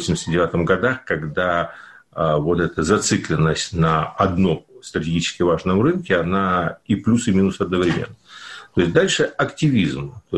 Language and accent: Russian; Ukraine; поскольку я родился и вырос на Украине, то ну, в Украине в данном случае